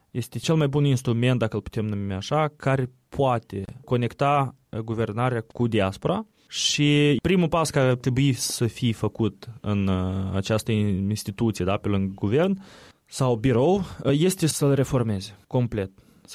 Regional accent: Cahul, Cahul District, Moldova; moved away; dacă vorbim de orașul meu de Baștină, orașul Cahul, oamenii foarte mult s-au schimbat în 15 ani, 14 ani

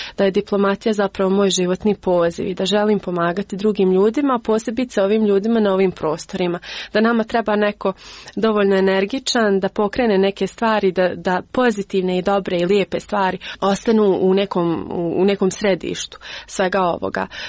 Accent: Bosnia & Herzegovina; Dolazim iz Bosne i Bosna je najljepša zemlja.

